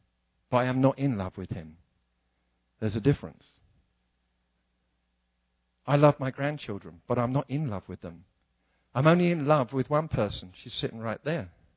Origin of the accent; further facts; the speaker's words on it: England, United Kingdom; See, in England, what we do is mumble. Now, people think it's classy. We just mumble.